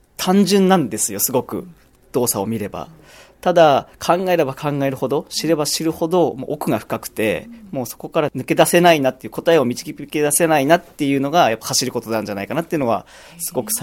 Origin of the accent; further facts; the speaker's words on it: Miyagi, Japan; はい、私は宮城県なんですけども、はい、全然海はあるんですけど、私山で育ったので、